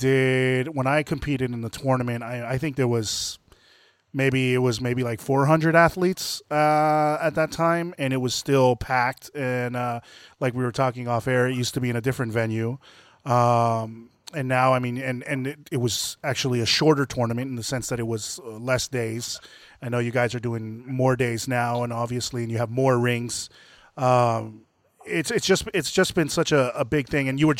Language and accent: English; Florida, United States; And I, you know, I want to go out on a limb and say this because I'm from Florida